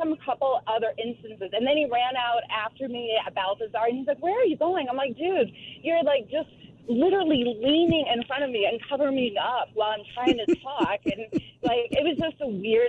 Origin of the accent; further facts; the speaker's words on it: Chicago, Illinois, United States; So we're both from Chicago, and I had been out with him on several dates. And then I moved to New York City